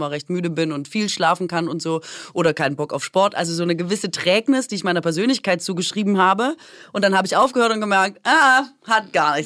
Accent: Baden-Württemberg, Germany; Ich bin Schwäbin

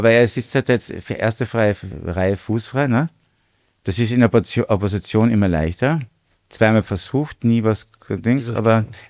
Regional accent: Carinthia, Austria; born there; now in Vienna, Austria; Ich bin mittlerweile eingefleischter Wiener, aber ich bin geborener Kärntner.

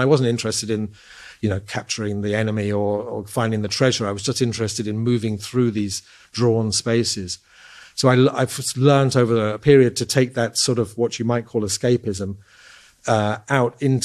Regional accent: Oxford, South East England, United Kingdom; I grew up in Oxford, and there are a lot of museums and paintings there.

